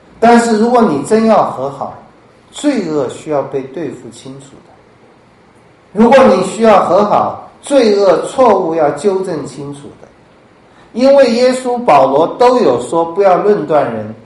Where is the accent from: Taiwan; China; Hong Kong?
Taiwan; 我们台湾的很多拜假神偶像的诚啊，很诚恳的